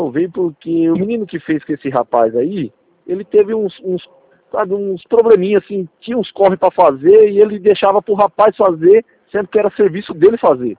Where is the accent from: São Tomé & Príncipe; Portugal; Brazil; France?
Brazil; Cabreúva, São Paulo; É, eu sou aqui de Cabreúva